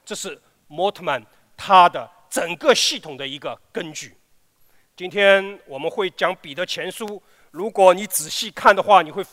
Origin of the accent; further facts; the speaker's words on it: China; 我们中国人的习惯是亲爱的谁谁谁